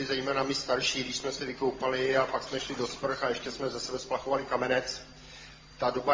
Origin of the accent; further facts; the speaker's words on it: Jirkov, Ústí nad Labem Region, Czechia; a jsem z Jirkova.